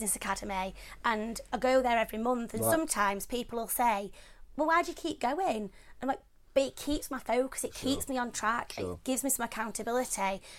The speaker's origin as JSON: {"language": "English", "region": "Yorkshire and the Humber", "country": "United Kingdom", "said": "Well, I'm from Yorkshire, I'm as tight as they come"}